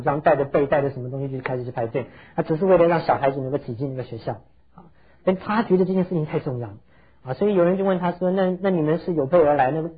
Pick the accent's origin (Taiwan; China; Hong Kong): Taiwan; 我想我们从台湾来的都知道他